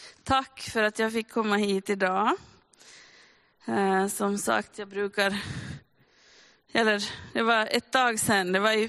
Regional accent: Smedsby, Ostrobothnia, Finland; Jag är uppvuxen i Smedsby här, ganska nära. Och ska säga haft förmånen att under mitt vuxna liv då få bo lite här och där i Österbotten.

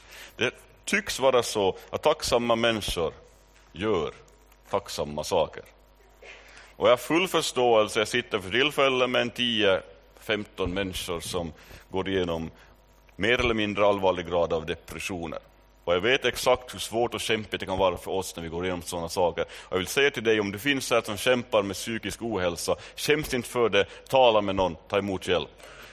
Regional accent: Stockholm, Stockholm County, Sweden; born there; och jag är född i Stockholm.

